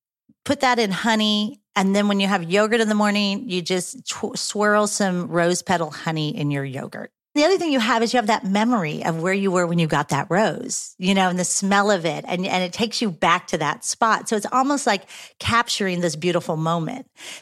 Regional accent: Midwest, United States; I grew up in the Midwest. I did not know what a tide was, right?

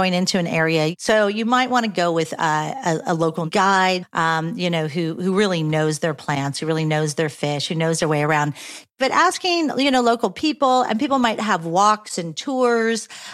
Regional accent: Midwest, United States; I grew up in the Midwest. I did not know what a tide was, right?

